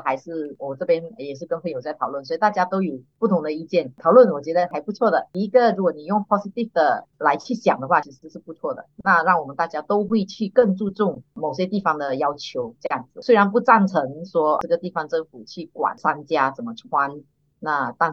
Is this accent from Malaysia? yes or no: yes; Sarawak, Malaysia; 所以我以一个刚才我讲的，就是以一个沙拉越人来评估的话